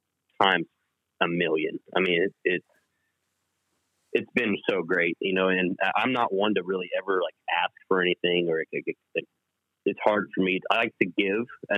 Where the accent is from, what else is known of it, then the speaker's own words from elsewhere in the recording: Lansing, Kansas, United States; So I grew up in Kansas City. I grew up in a town right outside of Kansas City called Lansing. My dad was stationed at Fort Leavenworth.